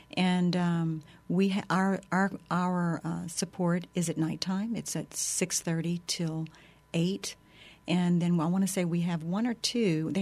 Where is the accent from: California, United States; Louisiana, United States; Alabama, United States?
Louisiana, United States; I mean, we grew up in South Louisiana, but we didn't really listen to a whole lot of Cajun music.